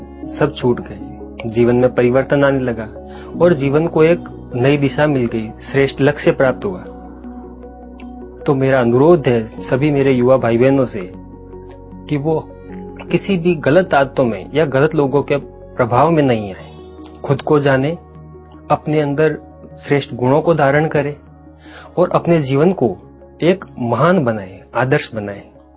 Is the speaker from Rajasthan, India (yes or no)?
yes; Beawar, Rajasthan, India; मैं ब्यावर राजस्थान से हूँ।